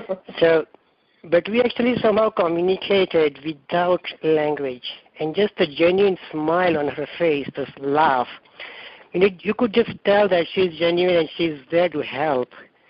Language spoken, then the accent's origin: English; United States; I'm Indian-American.